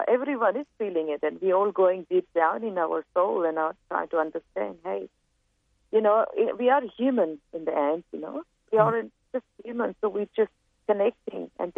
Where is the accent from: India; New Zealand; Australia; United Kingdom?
India; Ujjain, Madhya Pradesh; And the fundraising will be going to my hometown in Ujjain, the artist community.